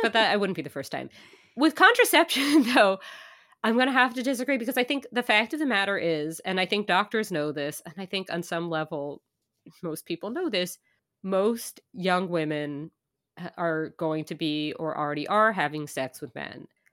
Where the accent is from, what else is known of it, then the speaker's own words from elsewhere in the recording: New York City, New York, United States; Perk of growing up in Manhattan, I guess.